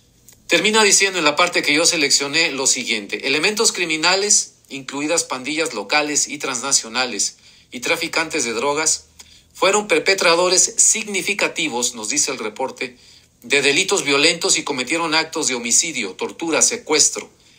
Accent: Mexico; tener plena conciencia como mexicanos de la situación de violencia y de deterioro de los derechos humanos que vivimos en el país

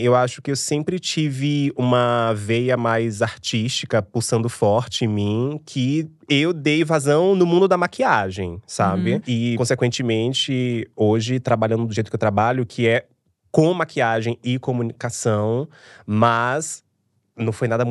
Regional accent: Bahia, Brazil; now in São Paulo, Brazil; Sou do interior da Bahia e lutando aqui em São Paulo pra esse sonho acontecer.

